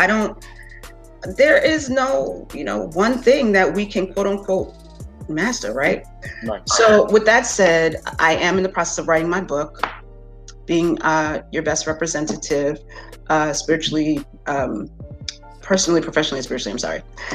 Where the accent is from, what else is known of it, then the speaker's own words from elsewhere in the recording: New York, United States; And she said, honey, where are you from? And I said, I'm from New York. She said, you got to go back home.